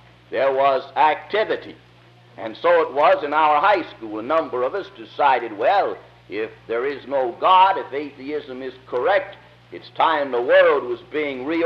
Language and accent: English; California, United States; born there; accent: California; As most of you know, I was born in California. That's where I get this accent. This is the bona fide, authentic, genuine California accent.